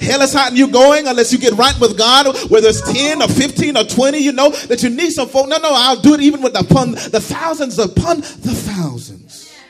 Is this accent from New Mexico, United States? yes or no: no; Jacksonville, Florida, United States; back in my hometown. We got high, tall bridges in Jacksonville.